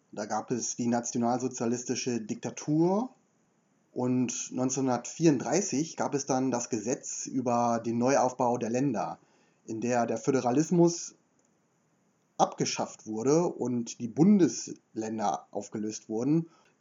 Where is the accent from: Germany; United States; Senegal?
Germany; North Rhine-Westphalia; jedes Mal, wenn ich mit dem Zug aus Berlin zurück nach NRW fahre, in meiner Heimat